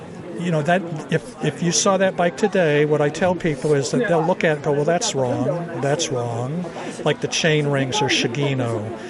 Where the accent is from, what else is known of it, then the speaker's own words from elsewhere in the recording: Las Vegas, Nevada, United States; So I grew up in Las Vegas, Nevada.